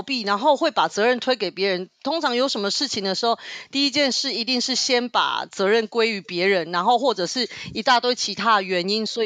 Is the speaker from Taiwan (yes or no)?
yes; Taiwan; 一定要会讲法文，然后还有英文，然后中文是因为我们是台湾人